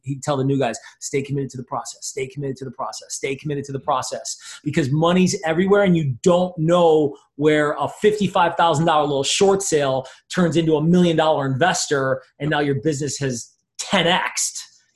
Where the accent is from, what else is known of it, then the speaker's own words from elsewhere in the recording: New York, United States; now in Las Vegas, United States; because I'm not from Vegas. I'm from New York, right?